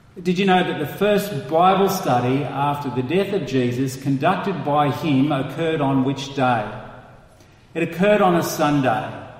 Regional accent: Sydney, New South Wales, Australia; When I was growing up in Sydney, the shops would shut their doors at what time?

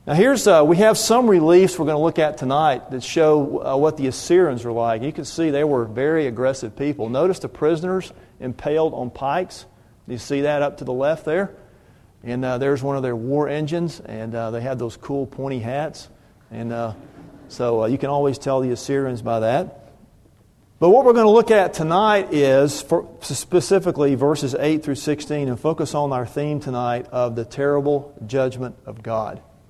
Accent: Georgia, United States; I grew up outside of Atlanta, and so with being from Atlanta, you grow up knowing a lot of Civil War history.

